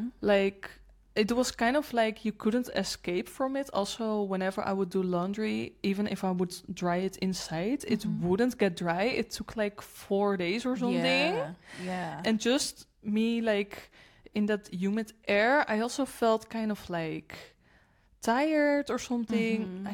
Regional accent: Netherlands; now in Portugal; Like I'm from the Netherlands, in case you don't know.

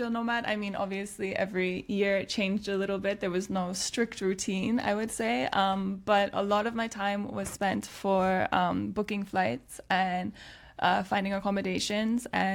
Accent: Canada; now in Lisbon, Portugal; I'm from Canada. I've been in Lisbon for almost 5 months now. Lisbon is now my home after 10 years of travel

